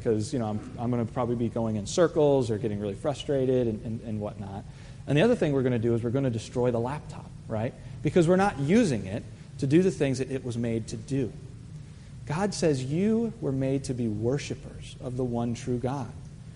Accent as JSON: {"language": "English", "town": "Virginia Beach", "region": "Virginia", "country": "United States", "tie": "born or raised there", "said": "this happened in Virginia Beach, my hometown, a number of years ago"}